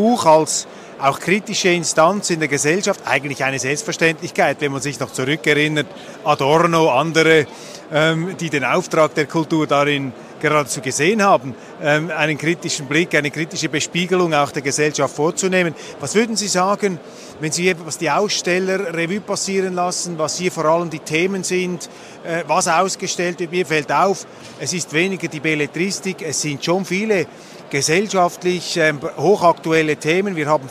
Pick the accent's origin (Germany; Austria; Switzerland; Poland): Switzerland; Als Schweizer